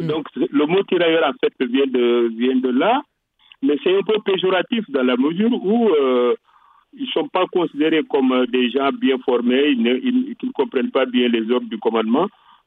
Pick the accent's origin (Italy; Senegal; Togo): Senegal; now in France; Il est mort en 85, j'avais déjà quitté le Sénégal. Moi, j'ai quitté le Sénégal, j'étais en France depuis 1968.